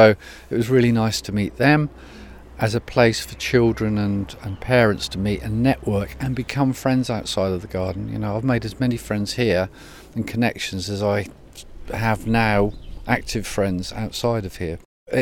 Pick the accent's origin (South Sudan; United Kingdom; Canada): United Kingdom; Ipswich, East of England; moved away as an adult; now in London, United Kingdom; I'm originally from Ipswich, lived in London since I was 18, but I've lived in Newham for 30 years.